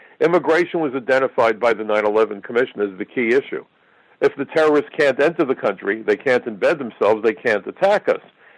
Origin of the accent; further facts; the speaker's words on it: New York, United States; I'm a New Yorker. New York State hits the trifecta.